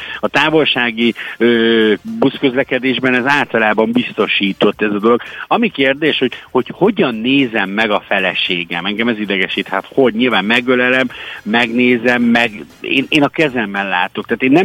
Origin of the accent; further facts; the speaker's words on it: Hont, Nógrád, Hungary; Tehát én Nógrád megyében Honton nőttem fel, és gyakorlatilag olyan irigylésre méltó volt az, hogy a srácok ott a kicsi faluba bicajoztak.